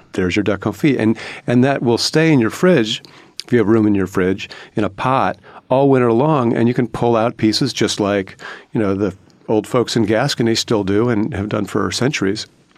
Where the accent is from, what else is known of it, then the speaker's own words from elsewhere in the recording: Cleveland, Ohio, United States; I grew up in Cleveland in the 1970s.